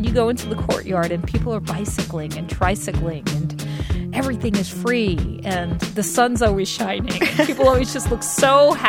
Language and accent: English; Brooklyn, New York, United States; born there; I was born in Brooklyn.